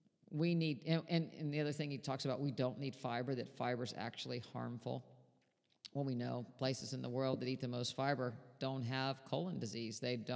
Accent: United States; you know, I come from West Virginia, Pennsylvania border.

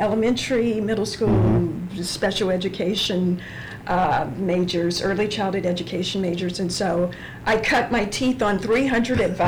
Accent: Texas, United States; I'm originally from Texas, and I graduated a while ago from Westbrook High School.

